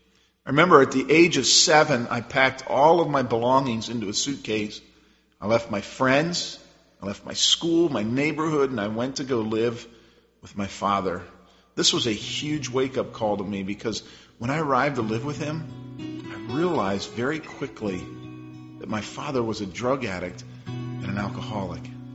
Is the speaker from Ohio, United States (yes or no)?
no; Bryn Mawr, Pennsylvania, United States; born there; I was born in 1969 in Bryn Mawr, Pennsylvania. My mother was 19 years old. My father, he was 20.